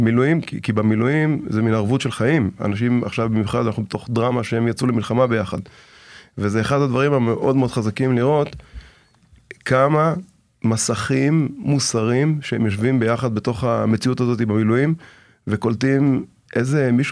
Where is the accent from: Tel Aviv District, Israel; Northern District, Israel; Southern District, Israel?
Southern District, Israel; Ashkelon; אני ילד שגדל בשנות ה-70 וה-80, גדלתי גם בעיר שנראה לי אשקלון, זה עיר של עולים, זה עיר מעורבת כזאת